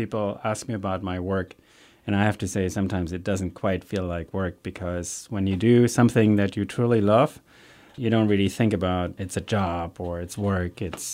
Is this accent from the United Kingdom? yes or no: no; Germany; now in United States; where I grew up in Germany, you know, hills and mountains and rivers and lots of nature and lots of industry as well and business.